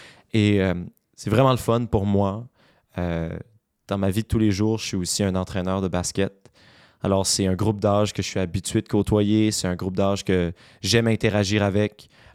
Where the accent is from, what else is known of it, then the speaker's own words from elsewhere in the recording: New Brunswick, Canada; qui avait lieu le 16 septembre dernier à Madran, dans mon coin de pays, dans le nord-est du Nouveau-Brunswick.